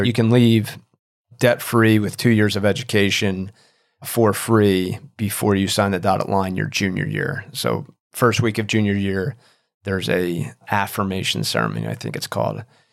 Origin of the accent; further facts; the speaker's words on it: Philadelphia, Pennsylvania, United States; also born or lived in New Jersey; were very early on the two plebes from Jersey. Although in any other circle, I claim Philadelphia as my hometown.